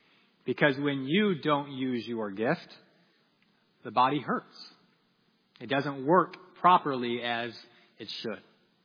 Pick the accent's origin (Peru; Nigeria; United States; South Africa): Peru; Growing up in Peru, I was always struck by what one of our church families did.